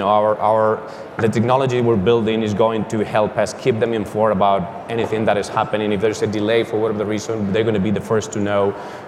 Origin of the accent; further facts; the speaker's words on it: Spain; English is a second language; as you said, I'm from Spain